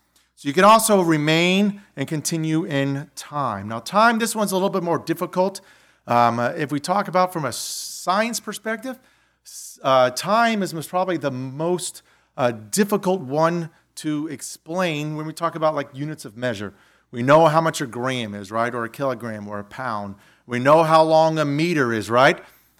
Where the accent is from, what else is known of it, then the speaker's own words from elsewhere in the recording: Goose Creek, South Carolina, United States; And I remember growing up in Goose Creek, South Carolina. That's about 3 hours from here.